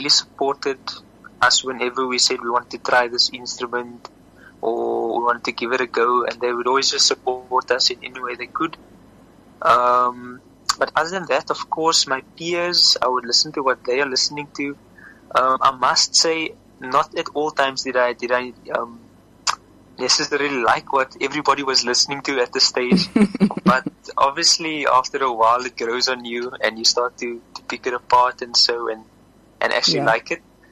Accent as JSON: {"language": "English", "town": "Somerset West", "region": "Western Cape", "country": "South Africa", "tie": "born or raised there", "said": "So I was born here in Somerset West."}